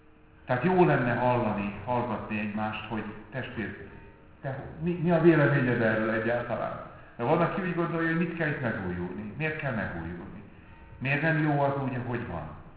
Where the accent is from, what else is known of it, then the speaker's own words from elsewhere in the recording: Békéscsaba, Békés, Hungary; vagy én, ahol Békés Csabán születtem, nőttem föl